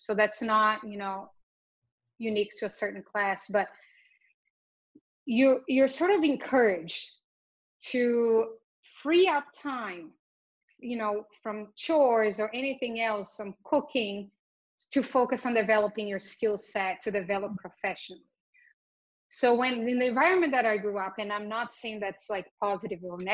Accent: Brazil; when I grew up in Brazil. So I grew up in the 80s.

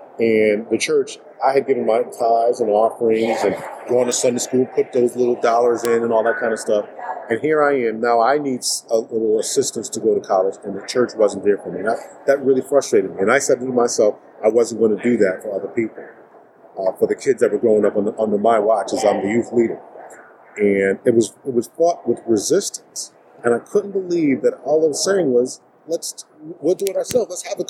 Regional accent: Connecticut, United States; I grew up in Connecticut all my life

